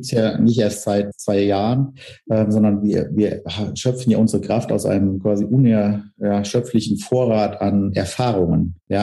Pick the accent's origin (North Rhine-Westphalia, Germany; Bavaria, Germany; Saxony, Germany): North Rhine-Westphalia, Germany; Neunkirchen; Also mein Großvater hat damit schon angefangen und war dafür ganz bekannt in Neunkirchen. Das ist der Ort, wo ich herstamme im Siegerland.